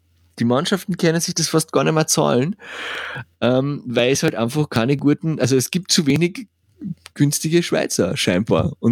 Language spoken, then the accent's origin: German; Spittal an der Drau, Carinthia, Austria; Spital, gibt es nämlich mehr Eishallen als im Rest von Österreich, und in Spital gibt es auch eine in meiner Heimatstadt